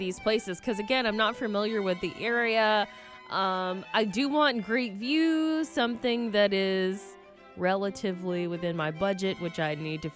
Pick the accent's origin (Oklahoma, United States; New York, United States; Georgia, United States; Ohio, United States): Georgia, United States; But again, as you've probably heard, I'm from Georgia.